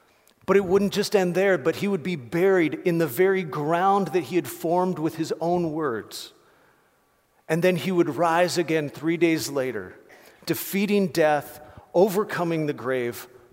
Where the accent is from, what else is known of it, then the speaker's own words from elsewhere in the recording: Ohio, United States; I grew up in Ohio where it's like dead and cold during Christmas.